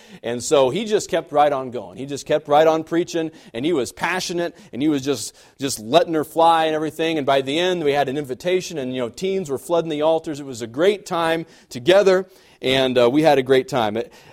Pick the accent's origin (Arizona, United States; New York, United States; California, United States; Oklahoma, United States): Oklahoma, United States; Mangum; Growing up in Mangum, we had tornado watches. It's just part of being, just living here.